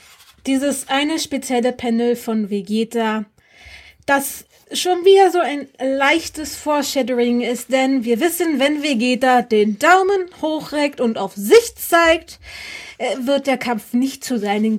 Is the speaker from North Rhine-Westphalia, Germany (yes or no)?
no; Berlin, Germany; Ich komme aus Berlin, ich muss auch noch arbeiten, tut mir wirklich leid.